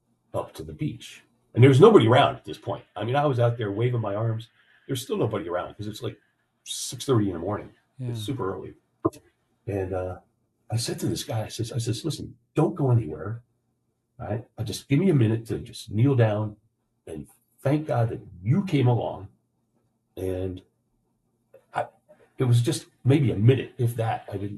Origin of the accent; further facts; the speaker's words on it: New Jersey, United States; And I grew up on the Jersey Shore, so I'm very familiar with riptides and what you're supposed to do.